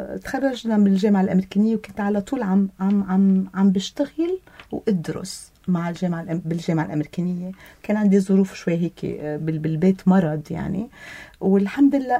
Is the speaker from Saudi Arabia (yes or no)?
no; Beirut, Beirut Governorate, Lebanon; also born or lived in South Lebanon; أنا من الجنوب وأنا بنت راس بيروت كل حياتي. ما تركنا أبدا